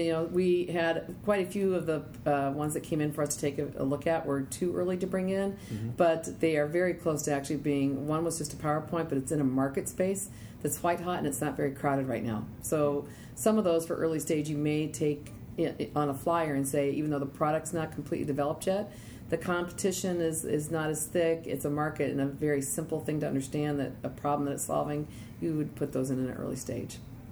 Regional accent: Minnesota, United States; moved away as an adult; My background is working in the technologies companies, and I'm from Minnesota. The last 22 years I've been in Silicon Valley

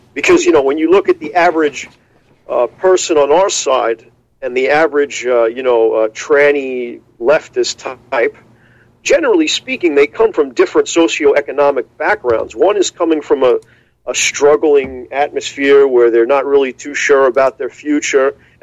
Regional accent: New York, United States; You know, I'm from New York, Dr. Slattery

